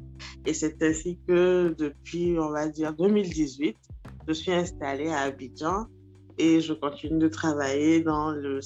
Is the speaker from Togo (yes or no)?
yes; Togo; now in Ivory Coast; je suis togolaise et j'occupe une fonction de Head of Enhancement Team dans une entreprise en assurance en Côte d'Ivoire ici.